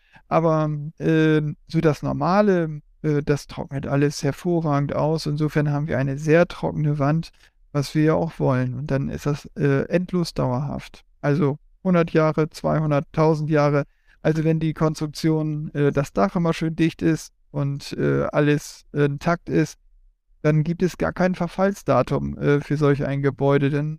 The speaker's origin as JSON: {"language": "German", "region": "Northern Germany", "country": "Germany", "said": "hier in Norddeutschland, wir kommen ja aus Norddeutschland"}